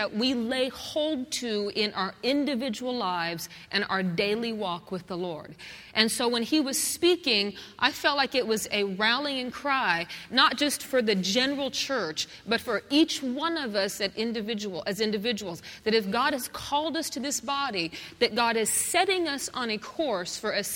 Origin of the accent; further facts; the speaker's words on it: Colorado, United States; Now, I grew up in Colorado, and in Colorado, if you were not a football fanatic, you would just die and you'd get killed.